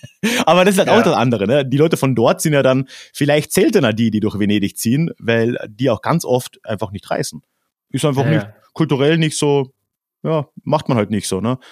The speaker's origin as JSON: {"language": "German", "country": "Austria", "said": "meinem Fall zum Beispiel Österreich, das habe ich nach einer Woche aufgegeben. Ich habe gesagt, ich bin aus Deutschland, weil das checkt ja keiner, wo Österreich liegt."}